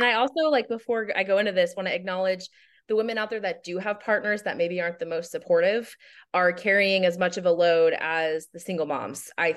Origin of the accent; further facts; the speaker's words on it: Kansas City, United States; And I decided I wanted to stay home. I'm from Kansas City and I had finally made it back. I didn't want to move again.